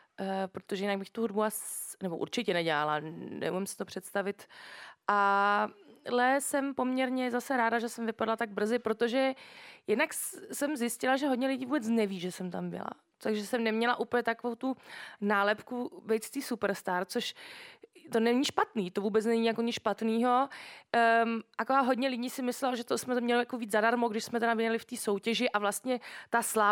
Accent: Germany; když jsem vyrůstala v Německu, tak tam ta anglická hudba byla poměrně populární

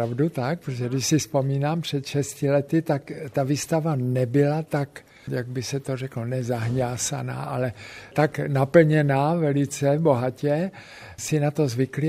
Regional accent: Frýdek-Místek, Moravian-Silesian Region, Czechia; born there; a já jsem se narodil ve Frýdku Místku pod Čubkem a Štandlem.

